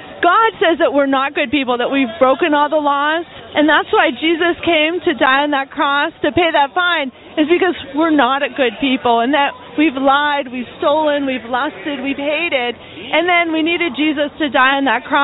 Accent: Pittsburgh, Pennsylvania, United States; You know what, I am from Pittsburgh, so the Steelers, they do steal, so, all right.

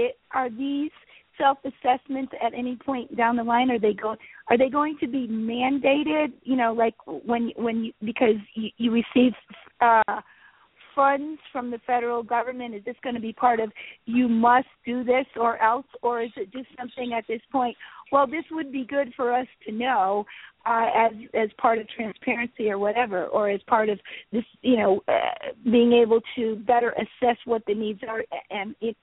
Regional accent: Connecticut, United States; I know from my home state, at the University of Connecticut, there was some very high-profile cases

